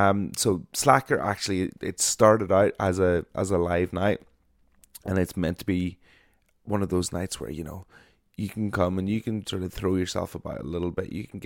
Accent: Ireland; I am an Irish broadcaster

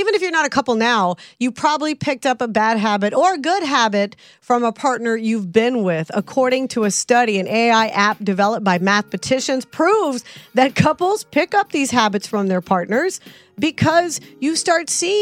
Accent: Southern United States, United States; My nana used to make sun tea. You know, I'm from the South.

